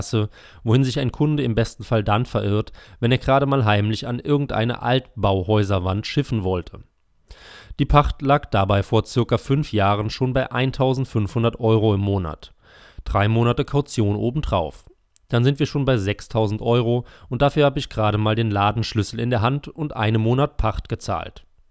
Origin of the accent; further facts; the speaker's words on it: Lüneburg, Lower Saxony, Germany; was es in meiner Heimatstadt Lüneburg kostet